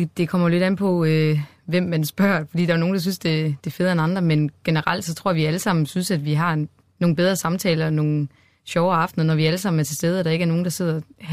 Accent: West Jutland, Denmark; now in Copenhagen, Denmark; nu er det jo ikke så mange år siden, jeg flyttede til København. Jeg er jo fra Vestjylland

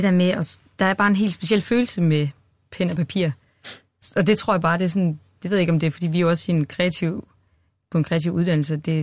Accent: West Jutland, Denmark; now in Copenhagen, Denmark; nu er det jo ikke så mange år siden, jeg flyttede til København. Jeg er jo fra Vestjylland

